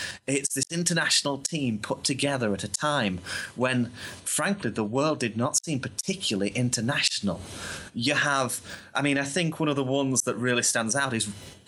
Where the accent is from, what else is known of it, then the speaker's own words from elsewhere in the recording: United Kingdom; I mean, for me as a Brit, one of the ones that was interesting is